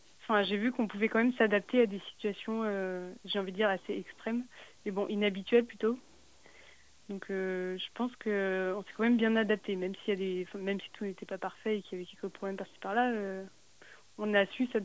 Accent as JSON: {"language": "French", "country": "France", "said": "j'ai 21 ans et je suis française."}